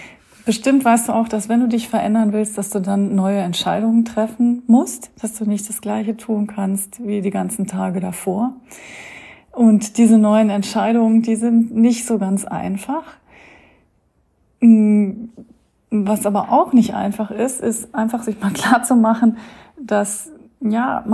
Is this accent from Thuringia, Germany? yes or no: no; Munich, Bavaria, Germany; ich bin in meiner alten Heimat in München